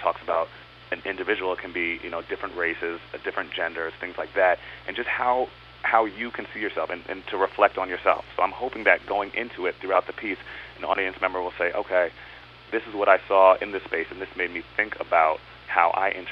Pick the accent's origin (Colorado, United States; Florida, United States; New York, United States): New York, United States; especially me coming from, you know, growing up in New York, getting some of those traditions